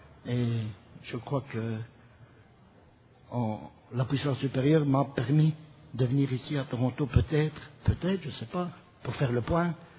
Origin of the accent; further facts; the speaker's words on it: Belgium; je suis un malade alcoolique, je suis abstinent aujourd'hui, je viens de Belgique